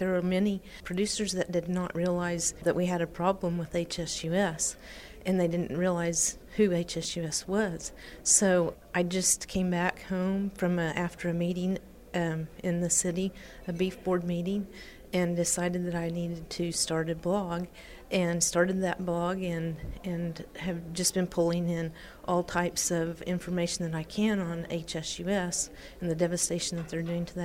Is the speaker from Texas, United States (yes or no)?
no; Canton, Oklahoma, United States; I'm from Canton, Oklahoma, and our ranch is the Chain Ranch, Chain Land and Cattle Company